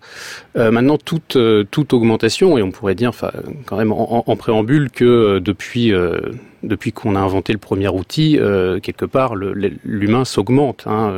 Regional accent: France; Non, je suis français, oui.

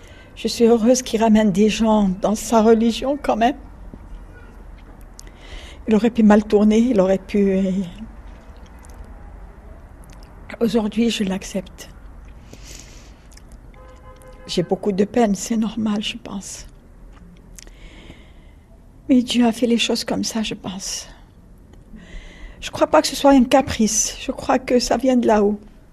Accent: Mecca, Makkah Province, Saudi Arabia; Je suis pourtant musulmane, je viens de la Mecque.

